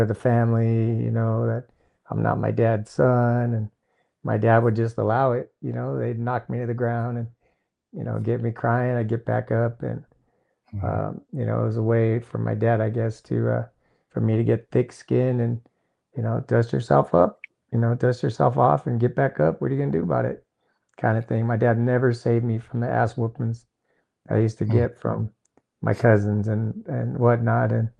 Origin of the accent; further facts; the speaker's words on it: Fontana, California, United States; born there; I was born in Fontana, California, and I still call that home.